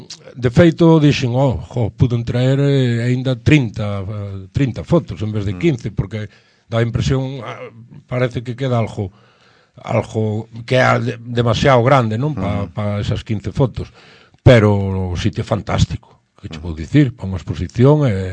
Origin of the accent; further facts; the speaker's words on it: Corme, Galicia, Spain; Eu é que veño do concello de Ponteceso, en Corme, e ali temos 99 kilómetros cuadrados, pero seremos 5.000 personas